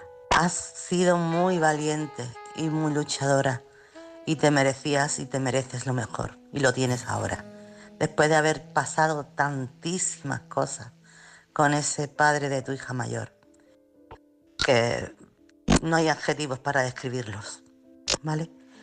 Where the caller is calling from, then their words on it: Chiclana de la Frontera, Andalusia, Spain; Buenas noches … corresponsal de Chiclana.